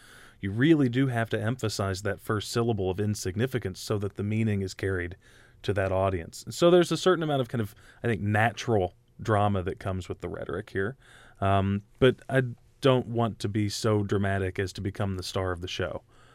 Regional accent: West Virginia, United States; I'm not a native of the state of Illinois. I grew up in West Virginia, which is a state that was born out of the Civil War.

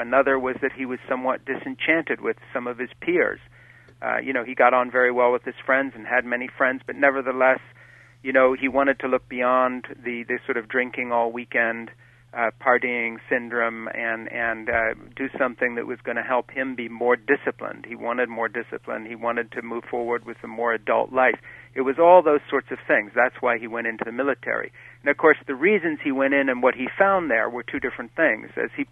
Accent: Switzerland; My father was a Presbyterian minister. I grew up in Switzerland with missionary parents. I go to the Greek Orthodox Church.

